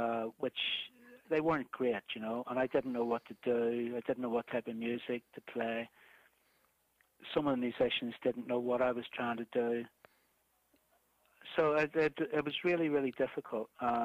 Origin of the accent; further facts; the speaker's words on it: Belfast, Northern Ireland, United Kingdom; also born or lived in Dublin / London; well, I'm from Belfast, but I lived in Dublin for a long time